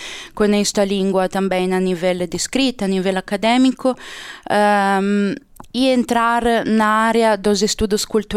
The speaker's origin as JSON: {"language": "Portuguese", "country": "Italy", "also_born_or_lived": "Ireland", "second_language": "Portuguese", "moved": "as an adult", "said": "Eu sou italiana e cresci academicamente, né? Fiz a minha licenciatura e o meu mestrado na Itália, na Università di Macerata, no centro da Itália, uma universidade pequenina."}